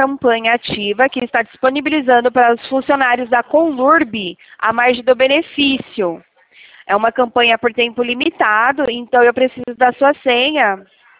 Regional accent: Sorocaba, São Paulo, Brazil; Sou de Sorocaba

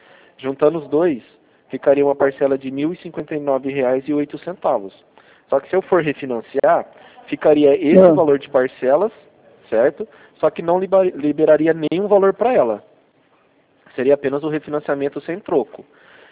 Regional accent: Rio Claro, São Paulo, Brazil

